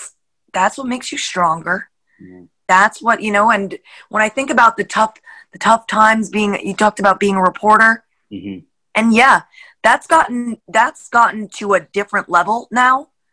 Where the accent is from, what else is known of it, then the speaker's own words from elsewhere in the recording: New Jersey, United States; Yeah, I grew up on the Palisades across the river.